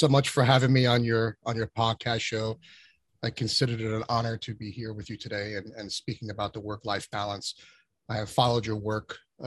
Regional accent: Richfield Park, New Jersey, United States; I started as a volunteer firefighter in my hometown of Richfield Park, New Jersey, where I cut my teeth

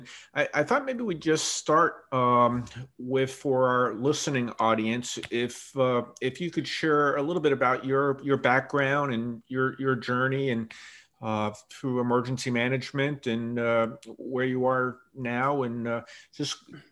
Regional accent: Boston, Massachusetts, United States; I grew up in Boston and familiar with Providence

